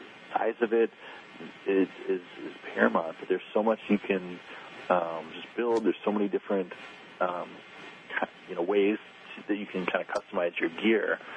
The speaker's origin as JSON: {"language": "English", "town": "Brookfield", "region": "Illinois", "country": "United States", "tie": "born or raised there", "said": "we've done it in my here in my hometown of Brookfield"}